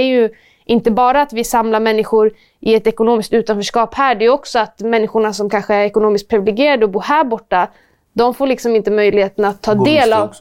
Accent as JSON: {"language": "Swedish", "country": "Sweden", "said": "som jag insåg att jag fick kalla mig svensk och säga att jag är svensk också."}